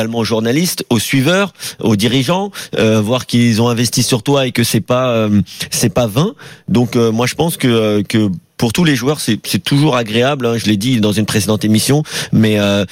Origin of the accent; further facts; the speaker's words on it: France; Alors chez nous en France, on regarde avec des grands yeux